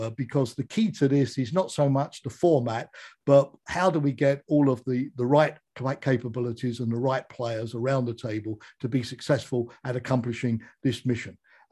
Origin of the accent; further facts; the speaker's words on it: United Kingdom; and I say this as a Brit